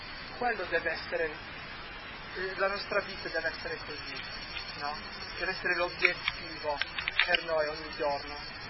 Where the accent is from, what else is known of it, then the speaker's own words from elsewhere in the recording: United States; first language English; Italian is a second language; Io sono americano, sono madrelingua inglese